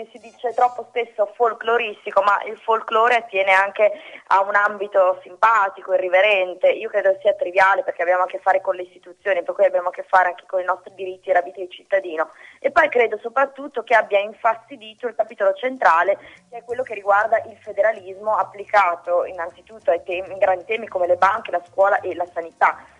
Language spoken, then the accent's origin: Italian; Emilia-Romagna, Italy; accent: Modenese; sentendo il mio accento modenese disse